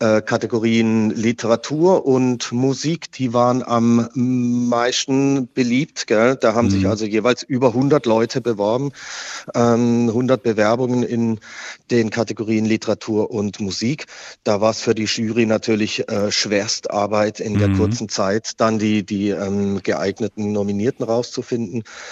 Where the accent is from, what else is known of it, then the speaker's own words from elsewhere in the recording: Baden-Württemberg, Germany; accent: Alemannic; Ich bin am Oberi aufgewachsen, bei uns im Dorf muss ich schon alemannisch schwatzen.